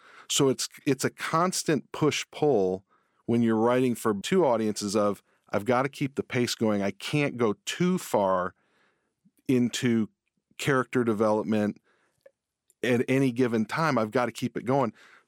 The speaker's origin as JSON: {"language": "English", "town": "Detroit", "region": "Michigan", "country": "United States", "tie": "born or raised there", "moved": "as an adult", "lives_now": "Kentucky, United States", "said": "I grew up outside of Detroit. I didn't come to Kentucky until 1996. I went to the law school here at UK."}